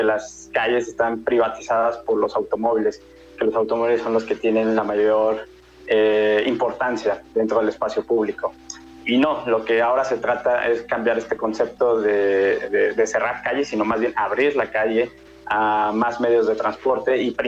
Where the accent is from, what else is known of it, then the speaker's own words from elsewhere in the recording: Mexico; ciudades que nosotros tenemos muy en nuestra imagen colectiva como mexicanos